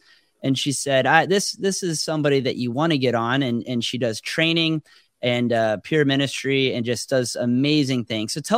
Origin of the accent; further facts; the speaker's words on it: Florida, United States; I grew up in South Florida, and everybody in my neighborhood, I was like the only Floridian, and everybody was either from New York or New Jersey.